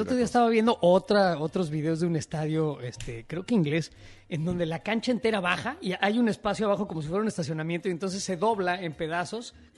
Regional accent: Mexico; todos somos mexicanos

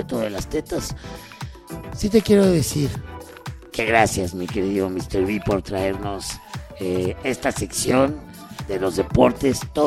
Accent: Mexico; Ahora, vamos como mexicanos.

